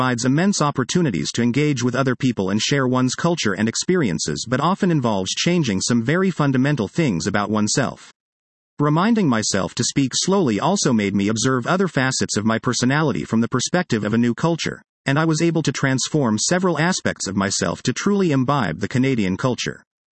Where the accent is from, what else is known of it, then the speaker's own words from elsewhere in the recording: Nigeria; accent: Nigerian; English is a second language; I had not realized that most people struggled to understand my Nigerian accent, made more difficult by my pace of speaking.